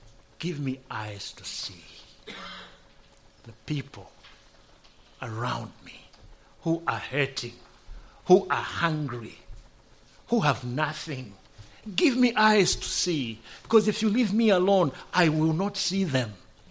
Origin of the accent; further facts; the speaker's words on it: Zambia; I recall growing up in Zambia, and I've never forgotten this.